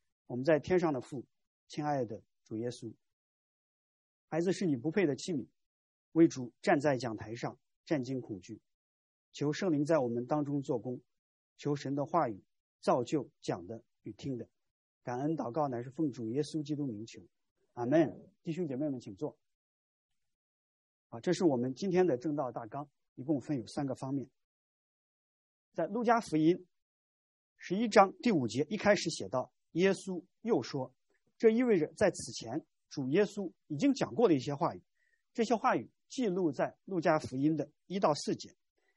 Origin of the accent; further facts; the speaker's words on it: China; moved away as an adult; 大约十几年以前，我从中国来到海外做博士后，